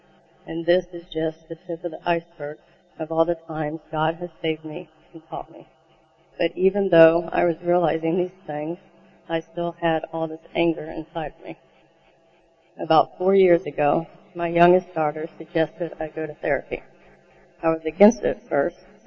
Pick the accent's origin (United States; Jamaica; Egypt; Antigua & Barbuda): United States; Florida; I was born and raised in Florida. I grew up in a Baptist church and went to a private school there as well.